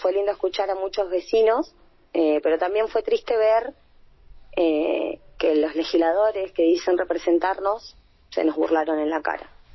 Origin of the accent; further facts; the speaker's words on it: El Calafate, Santa Cruz, Argentina; yo que nací acá en Calafate, hace 40 años que vivo acá